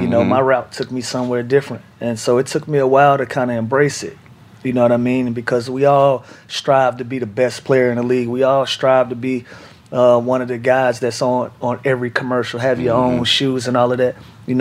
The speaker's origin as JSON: {"language": "English", "town": "Atlanta", "region": "Georgia", "country": "United States", "tie": "born or raised there", "said": "I was playing in my hometown, Atlanta, tore my ACL"}